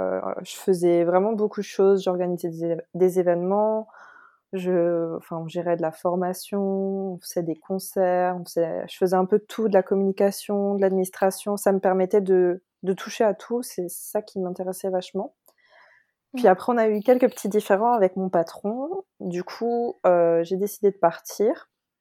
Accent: Schirmeck, Grand Est, France; ma librairie, j'ai choisi de l'ouvrir dans un petit village qui s'appelle Schirmeck. Et c'est là où j'ai grandi, en fait. C'est un peu perdu dans la montagne.

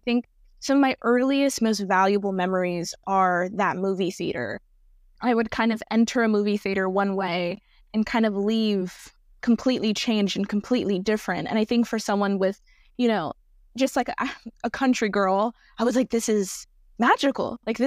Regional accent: North Carolina, United States; also born or lived in Texas / Florida; Technically, I was born in Texas and grew up predominantly in North Carolina and Florida.

